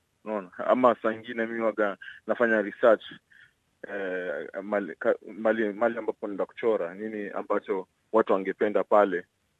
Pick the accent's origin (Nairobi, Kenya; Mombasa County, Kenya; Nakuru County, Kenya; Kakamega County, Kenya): Nairobi, Kenya; Kibera; born there; nilizaliwa Kibera